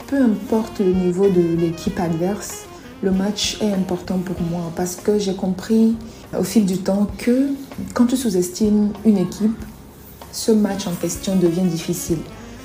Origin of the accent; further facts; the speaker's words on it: Togo; en tant que Togolaise